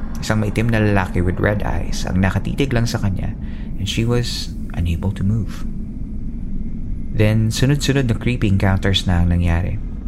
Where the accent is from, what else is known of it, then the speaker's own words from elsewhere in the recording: Sorsogon City, Bicol Region, Philippines; Taga Sorsogon City po ako, and here's my story.